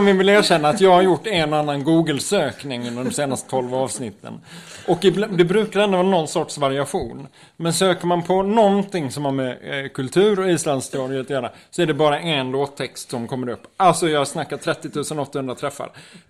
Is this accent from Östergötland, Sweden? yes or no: no; Abbekås, Skåne, Sweden; Som hemma i Abbekås och Skivarp. Jag är glad att jag föddes 50 år efter det sista stora slagsmålet.